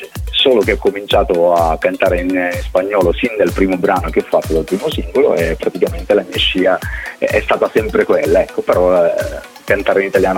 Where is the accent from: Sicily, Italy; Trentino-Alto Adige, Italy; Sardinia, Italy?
Sicily, Italy; io mi sono associato ad uno studio di Bergamo che tra l'altro sono tutti siciliani, due del mio paese